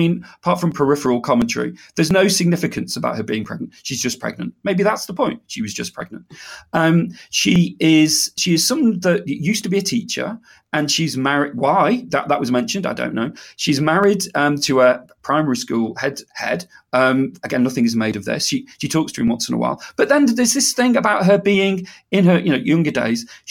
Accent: Beirut, Beirut Governorate, Lebanon; Well, I was brought up in Beirut, and nothing is ever made of that.

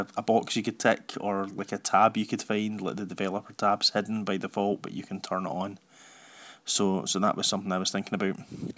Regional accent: Scotland, United Kingdom; I used as a Scottish educator, we get to use the Scottish voices, Heather and Stuart

